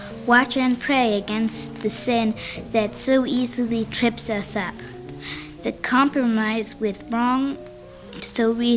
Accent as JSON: {"language": "English", "town": "Tualatin", "region": "Oregon", "country": "United States", "said": "I am from Tualatin, Oregon."}